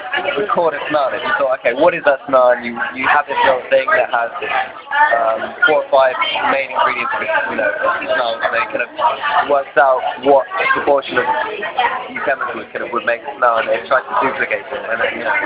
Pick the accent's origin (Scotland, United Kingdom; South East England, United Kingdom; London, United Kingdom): South East England, United Kingdom; Oxford; now in Bristol, United Kingdom; I grew up in Oxford, living in Bristol